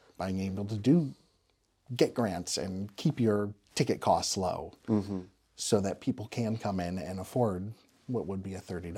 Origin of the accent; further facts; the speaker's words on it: Michigan, United States; also born or lived in New York; a guy I grew up with in Michigan or went to college with in Michigan, and then we lived in New York